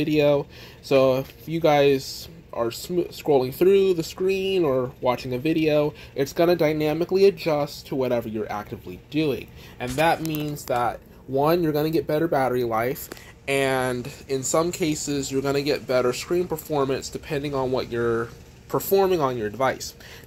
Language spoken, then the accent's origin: English; the South, United States; And yes, I said aluminum because I'm from the South, so don't judge me on that.